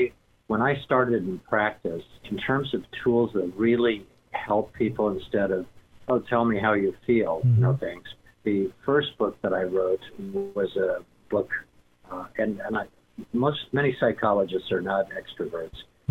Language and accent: English; Minneapolis, Minnesota, United States; now in La Jolla, United States; And so I went through, I growing up in Minneapolis, it was great. And then I came out to California